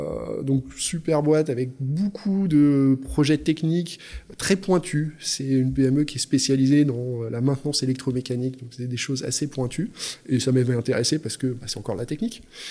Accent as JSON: {"language": "French", "town": "Lyon", "region": "Auvergne-Rhône-Alpes", "country": "France", "moved": "yes", "said": "Alors, je suis lyonnais d'origine, je vis dans le Nord aujourd'hui, mais je viens de Lyon, je suis monté dans le Nord il y a plus de 15 ans maintenant."}